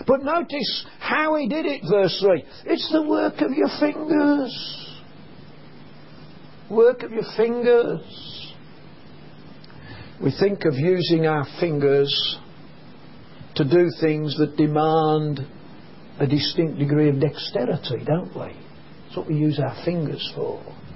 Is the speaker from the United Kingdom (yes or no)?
yes; Birmingham, West Midlands, United Kingdom; Now, our house is on a council estate in Birmingham. You'll be surprised to know I come from Birmingham, I know that. But our house was on a council estate in Birmingham.